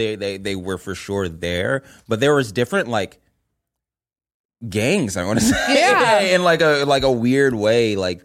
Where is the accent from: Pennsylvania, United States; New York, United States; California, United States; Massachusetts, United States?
California, United States; It was outside. Of course, I'm from California.